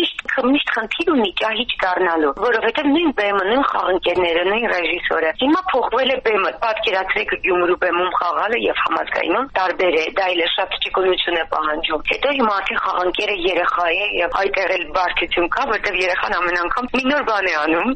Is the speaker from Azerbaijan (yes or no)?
no; Yerevan, Armenia; որ Երևանից ենք եկել